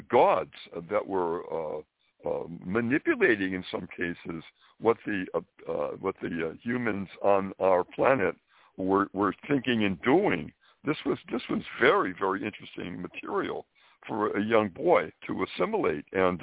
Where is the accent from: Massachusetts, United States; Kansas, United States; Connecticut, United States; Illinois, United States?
Massachusetts, United States; Springfield; I was brought up in Springfield, Massachusetts, and a typical little boy.